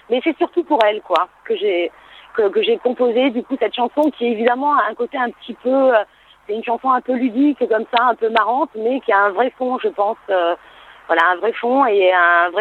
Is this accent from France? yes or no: yes; Southern France, France; je dis je viens du Grand Sud. Parce que j'ai vraiment cette culture du Sud et j'appartiens au Sud de la France, quoi.